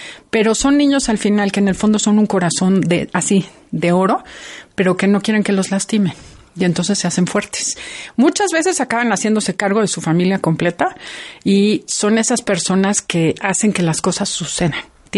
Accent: Mexico; si nosotros como mexicanos no sentimos que merecemos

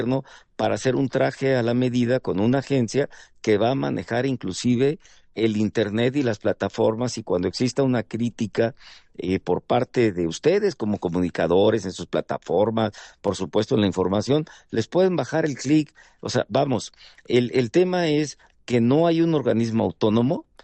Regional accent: Guerrero, Mexico; como en la montaña de Guerrero, yo soy guerrerense

